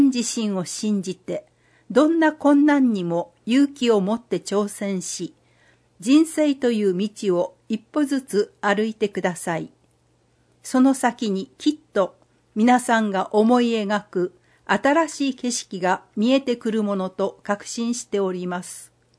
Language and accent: Japanese; Iki, Nagasaki, Japan; moved away as an adult; 私は高校卒業後、壱岐を離れ、親元を離れ、一人暮らしをして大学に通っています。生まれ育った壱岐を離れ、異なる地で生活してみると